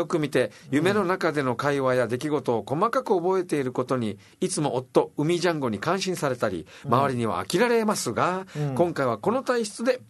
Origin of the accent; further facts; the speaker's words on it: Matsuyama, Ehime, Japan; 若さんも私も松山出身ですと、